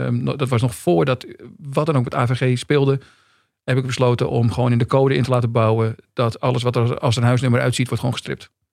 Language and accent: Dutch; Hilversum, North Holland, Netherlands; Ik ben opgegroeid in Hilversum. Dat is Gooi en Vechtstreek, mocht het iemand interesseren. Dat is de kleinste veiligheidsregio die Nederland kent.